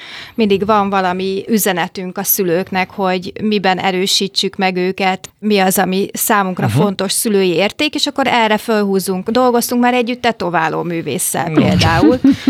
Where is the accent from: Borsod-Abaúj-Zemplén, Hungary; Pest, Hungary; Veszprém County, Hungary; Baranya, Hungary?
Baranya, Hungary; Pécs; de hát én pécsi vagyok